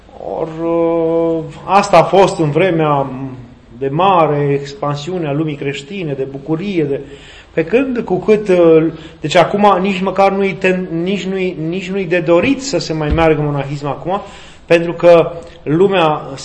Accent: Romania; Noi suntem români buni. Buni.

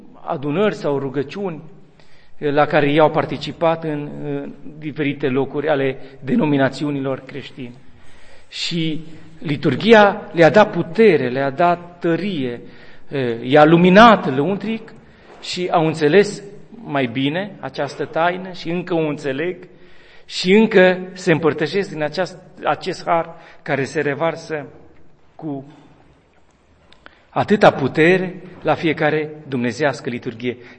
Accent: Spermezeu, Bistrița-Năsăud, Romania; casei mele părintești, din satul meu natal, Spermezeu, de aici, din apropiere, de la poalele munților Țibleș, în județul Bistrița, Năsăud.

